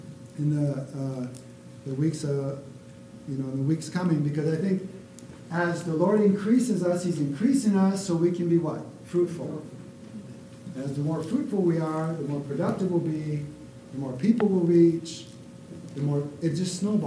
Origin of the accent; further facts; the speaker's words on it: Minnesota, United States; I grew up in Minnesota.